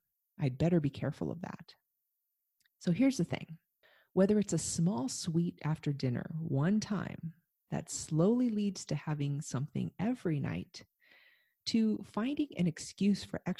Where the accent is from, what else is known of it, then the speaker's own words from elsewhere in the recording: Los Angeles, California, United States; moved away as an adult; now in Vancouver, Canada; I told him that I'm from Southern California, so what he considers a quote-unquote wimpy winter, I'm probably going to consider intense. I told him, in Los Angeles, where I've lived all my life, we rarely see rain, let alone snow